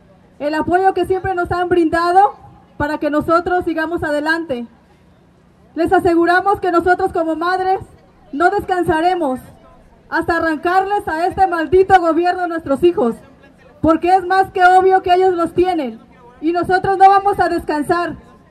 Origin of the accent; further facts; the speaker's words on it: Mexico; Tenemos derecho como mexicanos a defendernos.